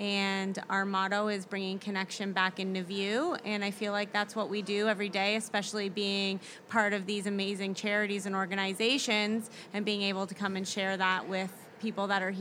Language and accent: English; Toronto, Ontario, Canada; I'm from Toronto.